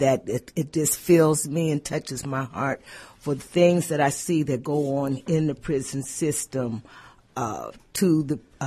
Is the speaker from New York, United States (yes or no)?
no; Columbus, Ohio, United States; I'm born and raised in Columbus, Ohio.